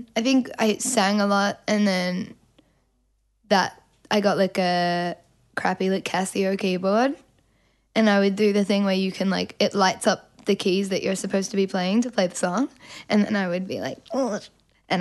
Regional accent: Melbourne, Victoria, Australia; Yes, I'm from Melbourne.

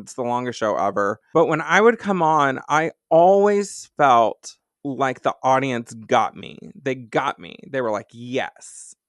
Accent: Dallas, Texas, United States; Dallas is my hometown where I grew up.

